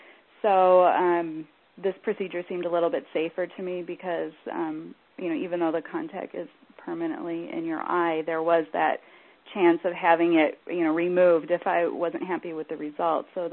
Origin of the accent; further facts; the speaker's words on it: Burbank, California, United States; I'm from Burbank, California